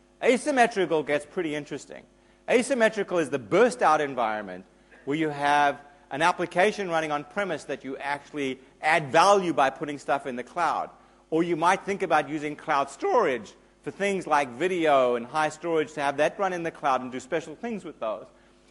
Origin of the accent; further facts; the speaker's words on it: South Africa; Well, given that I was originally from South Africa, I actually have one as well.